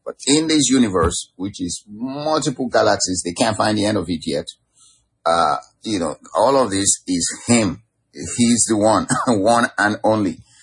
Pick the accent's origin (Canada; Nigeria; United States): Nigeria; like I grew up in Nigeria, for instance